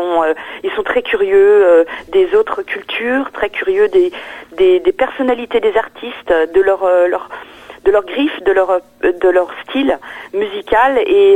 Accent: Brittany, France; on représente la Bretagne forcément, puisqu'on vient de Bretagne.

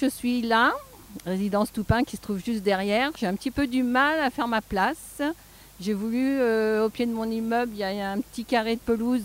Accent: Saint-Malo, Brittany, France; now in Saint-Brieuc, France; je viens de Saint-Malo, où c'est plus simple.

